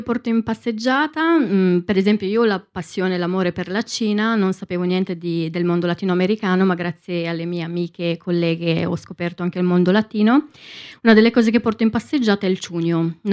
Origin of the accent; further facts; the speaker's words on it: Romania; Italian is a second language; now in Bergamo, Italy; non sono né di Milano né italiana, ma sono rumena. Vivo in Italia da più di 15 anni e sono dalla città di Bergamo.